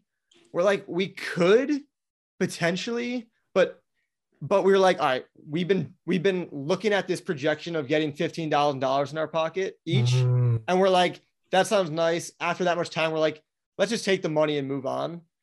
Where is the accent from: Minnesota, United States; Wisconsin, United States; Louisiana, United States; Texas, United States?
Wisconsin, United States; now in Florida, United States; And I'm in Florida. So I grew up in Wisconsin. So it's not like it's some random state that I've never heard of before.